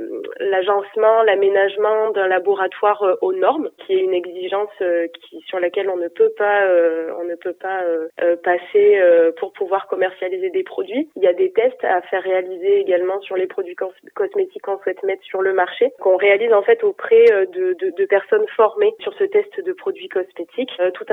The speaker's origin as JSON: {"language": "French", "town": "Aurillac", "region": "Auvergne-Rhône-Alpes", "country": "France", "tie": "born or raised there", "said": "Oui, je suis originaire du Cantal. J'ai grandi dans le Cantal, à Aurillac, et toute ma famille est originaire du département également."}